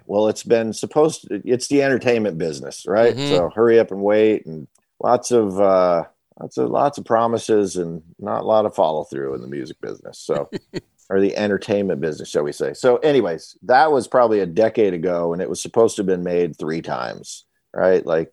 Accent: Waterbury, Vermont, United States; moved away; before I moved here, I'm from Vermont, Waterbury, Vermont, to be specific.

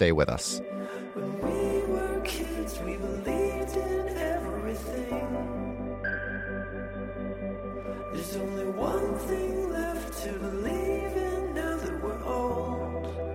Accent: Ventnor, New Jersey, United States; now in Binghamton, United States; I was driving back and forth from Binghamton, New York, home to my hometown in Ventnor, New Jersey, to help out my aging father.

